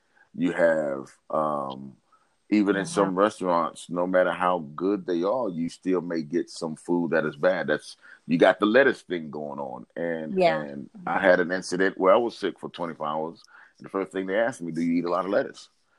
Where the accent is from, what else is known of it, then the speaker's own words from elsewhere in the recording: New York, United States; like I've been in New York, I grew up in New York, so I know it get cold out there.